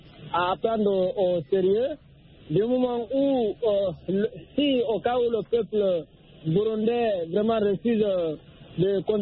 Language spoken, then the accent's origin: French; Guinea; moved away; depuis 2010, j'ai quitté la Guinée parce que je suis complètement dégoûté des élections.